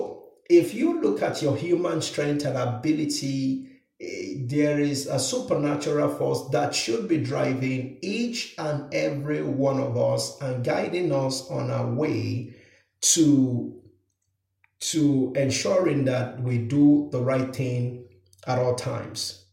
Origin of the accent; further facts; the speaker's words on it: Nigeria; I'm from Nigeria, so in the northern part of Nigeria